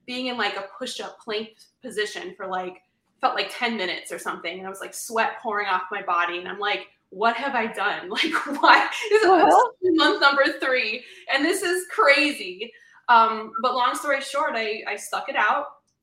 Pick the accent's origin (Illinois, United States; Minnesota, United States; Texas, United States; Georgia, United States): Illinois, United States; Chicago; I mean, I grew up in Chicago. It wasn't New York, but it's a city.